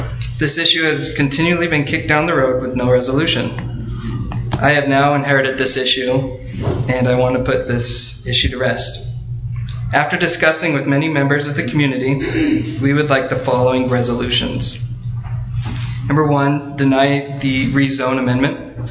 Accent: Cedar Hills, United States; I was born and raised in Cedar Hills. Last year, I bought the same home I grew up in from my father

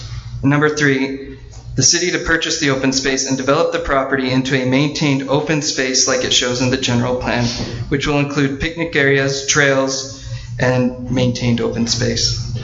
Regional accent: Cedar Hills, United States; I was born and raised in Cedar Hills. Last year, I bought the same home I grew up in from my father

